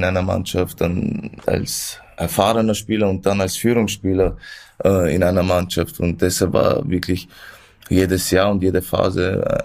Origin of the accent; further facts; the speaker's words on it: Vienna, Austria; ich bin in Wien geboren, da aufgewachsen und da schon wirklich sehr stolz für die österreichische Nationalmannschaft zu spielen.